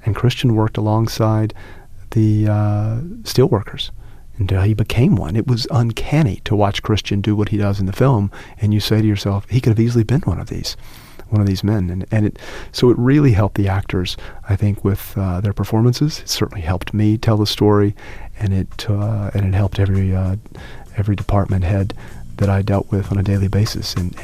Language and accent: English; Virginia, United States; the Appalachians that I grew up in Virginia. And I grew up a grandson of a coal miner in the coal fields of Virginia.